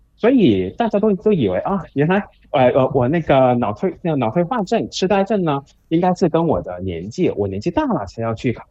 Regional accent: Hong Kong; 我是来自香港，然后呢，我的父母是来自于上海，就是在中国大陆的。

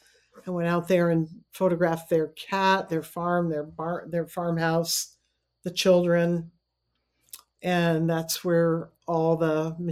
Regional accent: Middlebury, United States; It had many components that were very drawn from my growing up in Middlebury.

